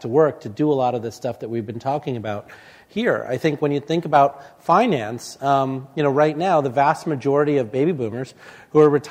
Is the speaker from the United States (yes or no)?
yes; Illinois, United States; I grew up outside of Chicago and, you know, the unemployment rate there is about 4.5%.